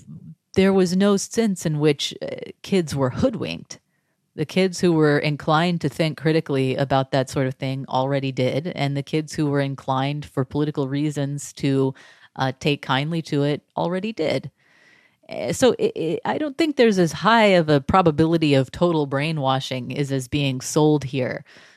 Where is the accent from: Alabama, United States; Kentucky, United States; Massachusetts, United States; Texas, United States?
Texas, United States; So I grew up in North Texas. My parents are Republicans. They're very much like other people in Tarrant County where we grew up.